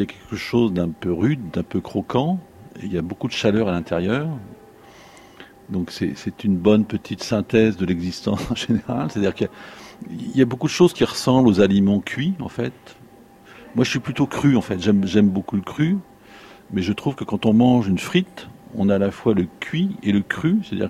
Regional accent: Bailleul, Hauts-de-France, France; born there; Je suis né à Bailleul, donc dans une ville mais qui était au bord de la campagne.

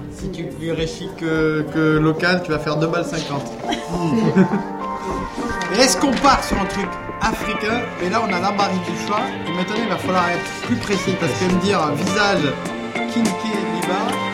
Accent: Montagne, Nouvelle-Aquitaine, France; accent: south-western French; J'ai l'accent du sud-ouest, faut pas oublier que je viens de Montagne. Je parle comme ça.

